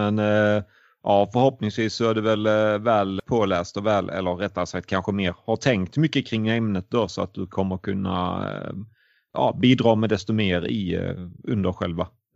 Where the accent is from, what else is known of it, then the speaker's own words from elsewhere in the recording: Skåne, Sweden; now in Dalarna, Sweden; Det går mot kallare tider och det är man inte som skåning van vid här uppe i Dalarna.